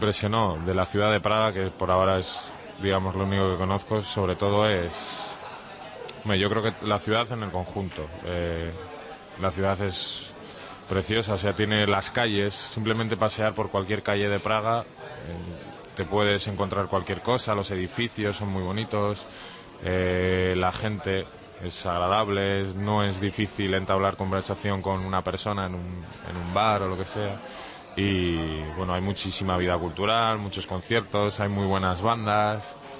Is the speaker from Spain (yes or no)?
yes; Bilbao, Basque Country, Spain; yo vengo del norte de España, de Bilbao